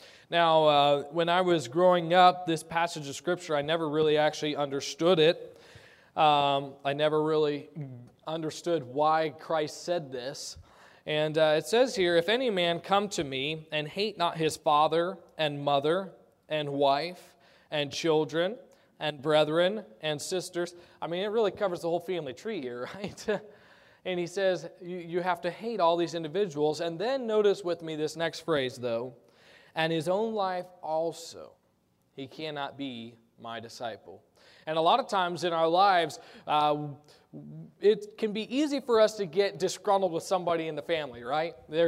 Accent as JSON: {"language": "English", "region": "Ohio", "country": "United States", "tie": "born or raised there", "also_born_or_lived": "Boise / Spokane / Arizona", "said": "I moved around a lot. I was born in Boise, Idaho, and then my family lived in Spokane for a little while. And then we moved to Arizona and to Ohio, which is where I claim."}